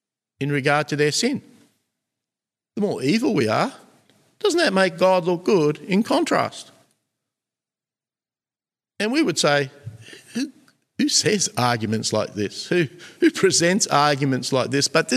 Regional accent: Australia; I'm an Australian, and Australia is kind of like a Christian country, I think.

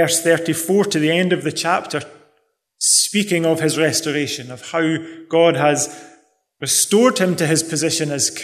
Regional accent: Scotland, United Kingdom; when I grew up in Scotland, in my school years, I played a lot of golf.

